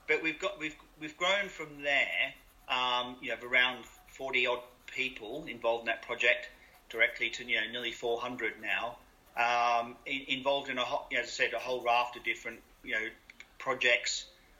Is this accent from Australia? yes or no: yes; Australia; moved away as an adult; now in United Kingdom; I started as a young engineer with Toyota in Australia, my home country. I moved to the UK in 1988 originally.